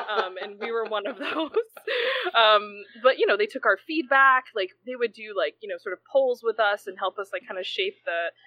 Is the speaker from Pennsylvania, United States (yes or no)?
no; Hawaii, United States; now in Seattle, United States; I'm originally from Hawaii, but I've been in Seattle for the last 16 years or so.